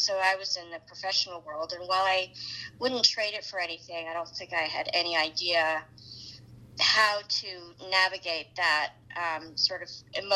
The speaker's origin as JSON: {"language": "English", "town": "Washington", "region": "District of Columbia", "country": "United States", "tie": "born or raised there", "also_born_or_lived": "Paris, France"}